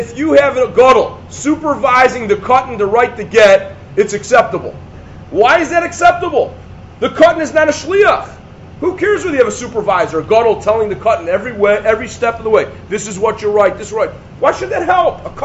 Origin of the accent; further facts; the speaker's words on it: Peoria, Illinois, United States; So where we grew up, people used to make fun of our hometown, Peoria. My friend Brad, we grew up together in Peoria, very close friends, Rabbi Goldman.